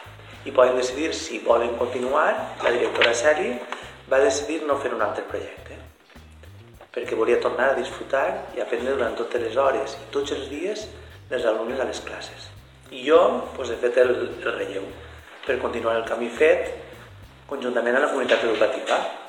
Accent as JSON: {"language": "Catalan", "town": "Gandia", "region": "Valencian Community", "country": "Spain", "tie": "born there", "said": "Jo vaig néixer a Gandia, que és una ciutat de València."}